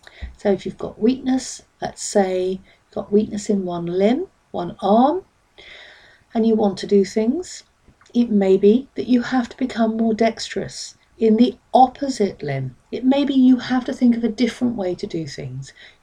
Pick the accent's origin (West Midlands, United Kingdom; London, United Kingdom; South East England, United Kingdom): South East England, United Kingdom; Reading; I'm from Reading in Berkshire in the UK.